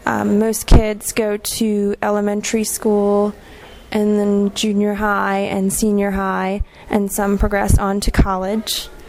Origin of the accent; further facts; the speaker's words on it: Philadelphia, Pennsylvania, United States; I come from Philadelphia, Pennsylvania, which is in the United States. It's right in between New York and Washington, D.C., so it is a good place to live if you want to travel around the East Coast.